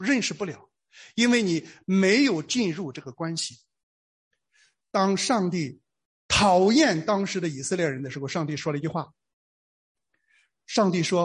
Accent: China

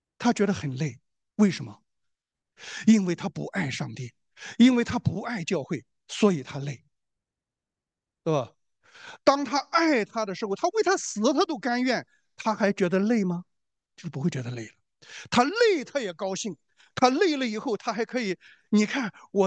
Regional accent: China; 我们中国人是我，因为我小的时候啊，我们整天说我们中华5000年什么怎么勤劳勇敢，怎么搞了一个一穷二白？

